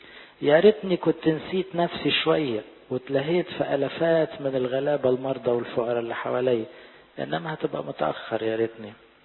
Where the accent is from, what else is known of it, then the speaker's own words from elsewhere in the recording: Egypt; لأن احنا عندنا في مصر الحمد لله 80-90% لعازر،